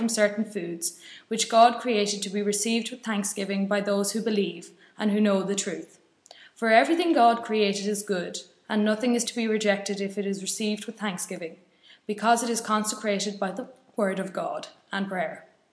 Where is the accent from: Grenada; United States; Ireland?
Ireland; County Cavan; I'm from Cavan, and I'm reading 1 Timothy chapter 4.